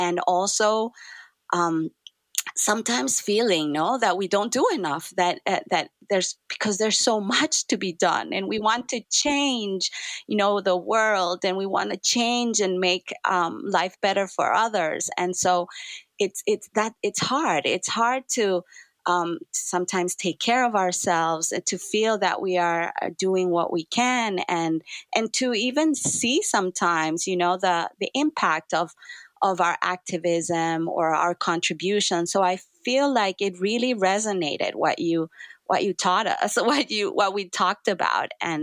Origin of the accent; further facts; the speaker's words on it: Nicaragua; I am from Nicaragua, and that's a very important part of my identity, which is a small country in Central America